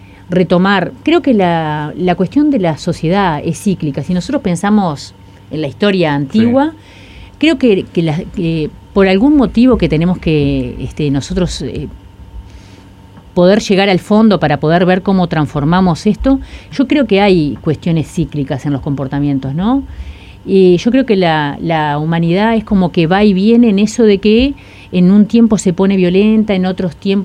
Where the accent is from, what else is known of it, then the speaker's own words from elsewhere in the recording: interior, Uruguay; also born or lived in Montevideo; yo me crié, nací en Montevideo, pero me crié en el interior.